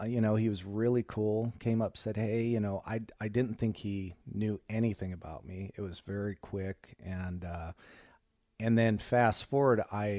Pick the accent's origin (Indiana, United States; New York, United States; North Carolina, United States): Indiana, United States; Monticello; I'm from Monticello, so we were like 45 minutes away from each other